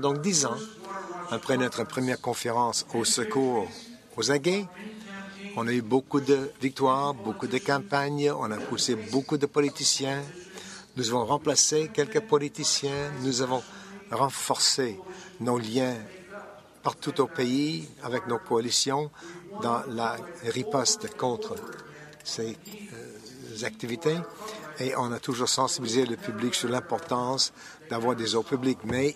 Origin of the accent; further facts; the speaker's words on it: Winnipeg, Manitoba, Canada; y compris chez moi à Winnipeg, où l'eau est encore prise d'assaut